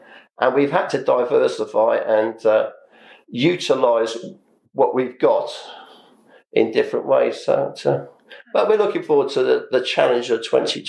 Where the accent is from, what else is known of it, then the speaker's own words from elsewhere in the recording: Wales, United Kingdom; accent: Welsh; Me, originally, I'm Welsh. Yeah, I speak to a Welsh accent when I want to.